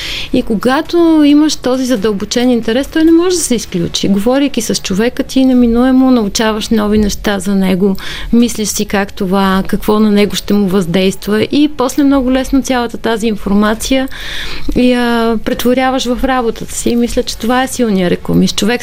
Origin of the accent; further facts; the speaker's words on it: Pomorie, Burgas Province, Bulgaria; още в детството си в Поморие, аз съм от морето.